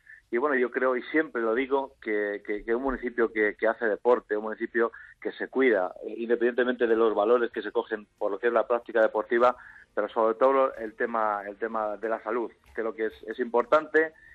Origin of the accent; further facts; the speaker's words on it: Humanes de Madrid, Community of Madrid, Spain; yo he nacido en Humanes, soy de Humanes de toda la vida